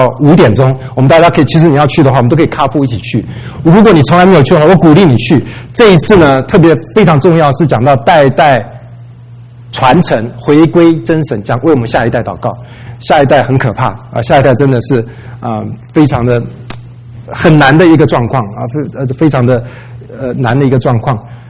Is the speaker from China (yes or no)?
no; Taiwan; accent: Taiwanese Mandarin; 没有口音，没有我的口音，也没有台湾国语，很厉害